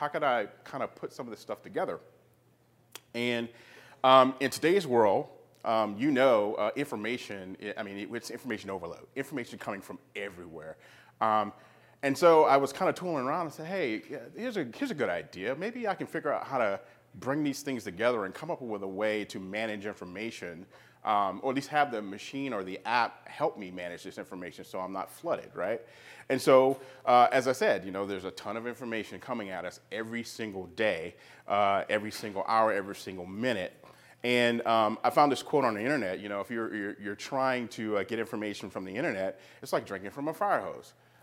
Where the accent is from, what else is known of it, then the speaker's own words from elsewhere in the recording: North Carolina, United States; I'm from North Carolina, and my day job, I'm a full stack developer.